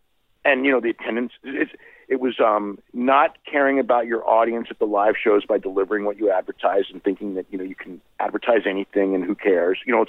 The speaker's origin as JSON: {"language": "English", "town": "San Jose", "region": "California", "country": "United States", "tie": "born or raised there", "said": "I remember going to a house show in San Jose, my hometown, and there were 11 guys that were listed that weren't there."}